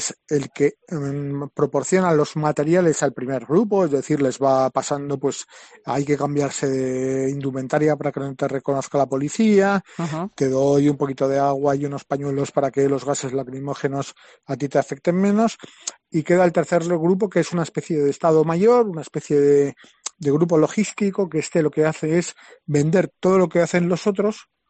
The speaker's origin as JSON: {"language": "Spanish", "town": "Barcelona", "region": "Catalonia", "country": "Spain", "said": "porque yo también soy de Barcelona, aunque no haya nacido allí, pero me considero también mucha parte de allí"}